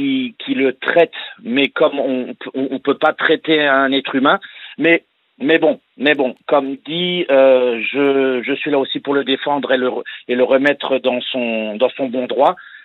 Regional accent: Strasbourg, Grand Est, France; je peux vous dire d'où je suis de Strasbourg.

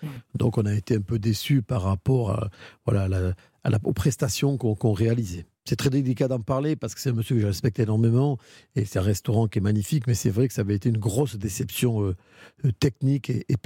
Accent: South, France; now in Paris, France; quand je suis arrivé avec mon accent aussi, le petit gars du Sud qui monte à Paris

